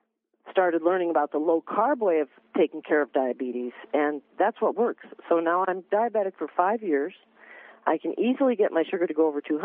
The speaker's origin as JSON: {"language": "English", "region": "Arizona", "country": "United States", "said": "I'm from Arizona, so we talk about tortillas, too."}